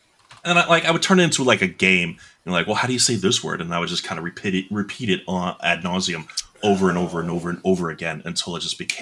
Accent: New York, United States; now in Florida, United States; So when we moved down here from New York, my mother and father

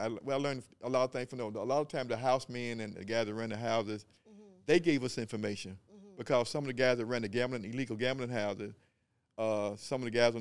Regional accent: Atlanta, Georgia, United States; Well, see, my situation, I was raised in Atlanta all my life.

